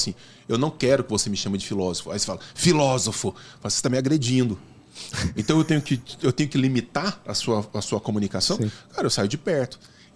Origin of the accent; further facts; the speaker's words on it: Araguari, Minas Gerais, Brazil; born there; lá em Araguari, na cidade pequena onde eu nasci.